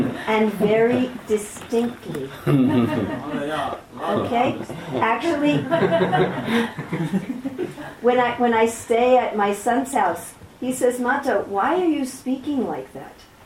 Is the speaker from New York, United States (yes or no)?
yes; New York City, New York, United States; Because I'm originally from New York City, and people there speak very fast all the time.